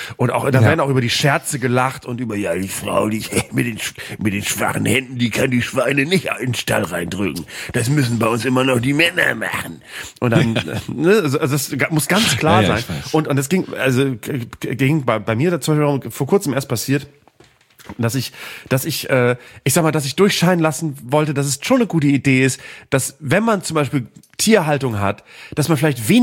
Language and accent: German; Bremen, Germany; Ich komme ja aus Norddeutschland, aus Bremen und aus Bremen-Nord.